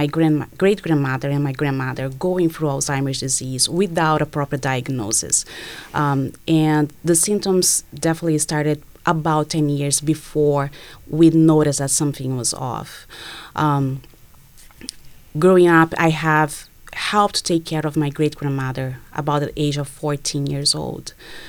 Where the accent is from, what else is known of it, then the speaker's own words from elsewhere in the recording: Brazil; I'm originally from Brazil, and I grew up in an intergenerational household, meaning that my great-grandmother, my grandmother, my mom, and I in the same house.